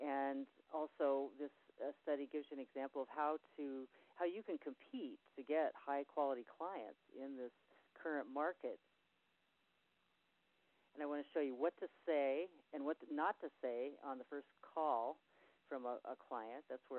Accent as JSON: {"language": "English", "town": "Santa Barbara", "region": "California", "country": "United States", "tie": "born or raised there", "said": "actually I was down in the Santa Barbara area, my hometown, and I was driving."}